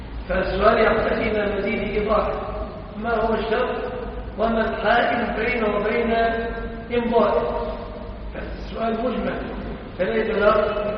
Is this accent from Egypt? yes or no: yes; Egypt; الشبكة في بلادنا مصر في نواحينا ما ندري في مصر نعتبرها هذا الصداق